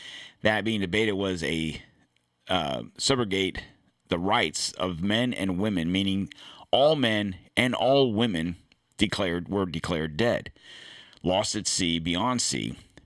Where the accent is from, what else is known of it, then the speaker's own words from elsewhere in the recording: Florida, United States; also born or lived in Pennsylvania; I was born in Pennsylvania. Okay. We moved to Florida when I was like 8 or, yeah, 7 or 8, something like that.